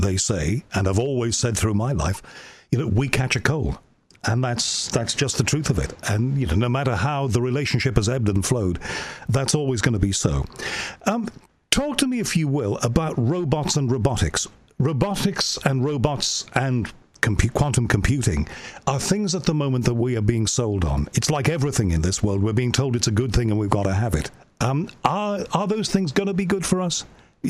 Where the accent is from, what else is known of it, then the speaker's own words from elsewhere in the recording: United Kingdom; And I should know every word of Shakespeare, being British.